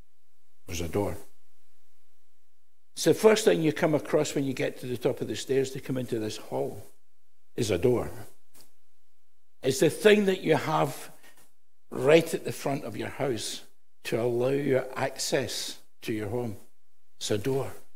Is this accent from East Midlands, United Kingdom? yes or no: no; Scotland, United Kingdom; as only a Scot can actually do, to say to you. And one of the things that we do in Scotland is we first foot.